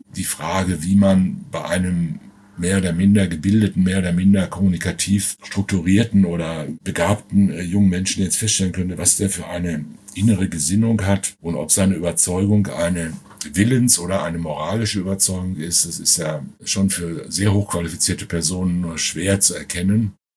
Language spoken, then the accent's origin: German; North Rhine-Westphalia, Germany; born there; Ich bin im Sauerland geboren worden, 1953.